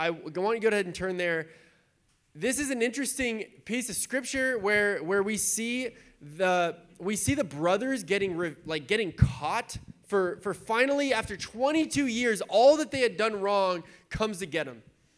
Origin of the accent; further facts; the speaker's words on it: San Diego, California, United States; So when growing up in San Diego, you either surf or you skate.